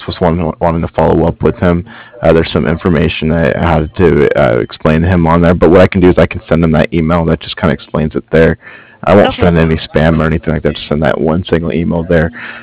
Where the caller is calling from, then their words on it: Cardiff, Wales, United Kingdom; I'm actually calling from Cardiff. That's Cardiff.